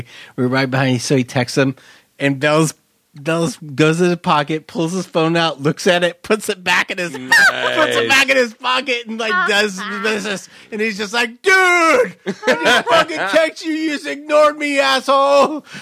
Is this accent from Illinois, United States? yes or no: no; Portland, Oregon, United States; Or Portland. Portland. I'm from Portland.